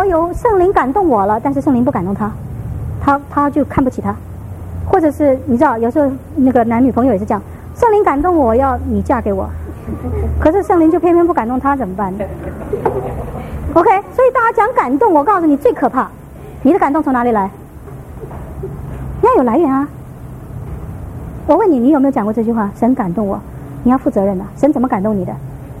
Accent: China; 我们中国人一辈子也想不出来这个字。

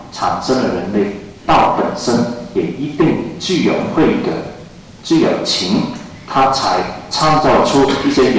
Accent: Hong Kong; 我记得从前我在香港长大，我还没有经验过中国，那是一天我都在找寻中国啊。

